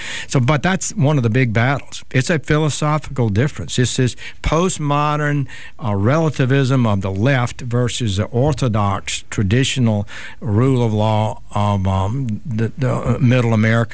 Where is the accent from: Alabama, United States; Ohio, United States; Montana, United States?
Alabama, United States; Camden; I'm from Camden, Alabama, and he's from Camden, Arkansas.